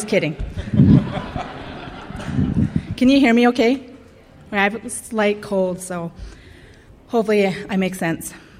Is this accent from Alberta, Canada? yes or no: yes; Alberta, Canada; And I come from the Siksika Nation. You can say it by this way. You can say, I'm sick, say ah. So Siksika. Good, all right. I grew up on the reservation with parents that with their first language was Blackfoot.